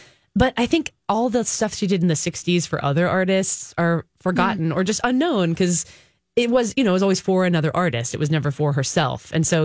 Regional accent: Redondo Beach, California, United States; now in New York City, United States; I grew up in Southern California near LA, actually, in Redondo Beach.

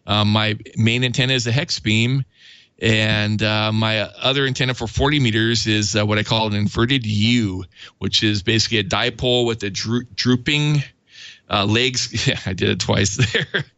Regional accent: Gilroy, California, United States; from Gilroy, California, the West Coast, just south of San Jose, Monterey, California.

